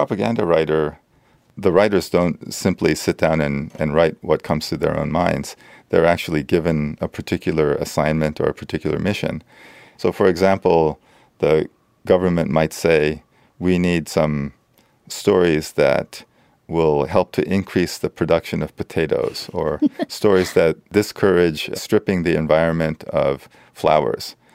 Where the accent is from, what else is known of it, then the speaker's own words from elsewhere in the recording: South Korea; When I was growing up in South Korea, the manuscript paper that was used, they called it dongjongi